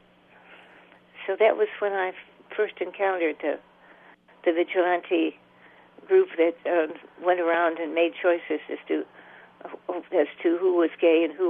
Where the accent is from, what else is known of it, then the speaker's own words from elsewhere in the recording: Juneau, Alaska, United States; I grew up here in Juneau, and then traveled, and then when I came back to Juneau, I met this cute guy and got married and had a family.